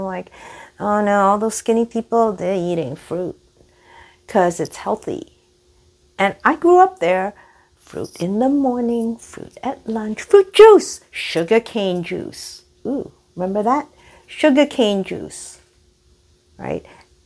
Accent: Singapore; now in United States; I grew up in Singapore, and that's the equatorial tropics. Singapore is 2 degrees north of the equator.

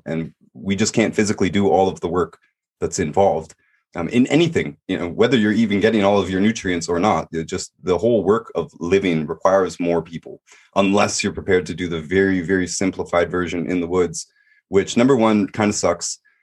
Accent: Toronto, Ontario, Canada; You know, I'm from Toronto. You can't do that in Toronto.

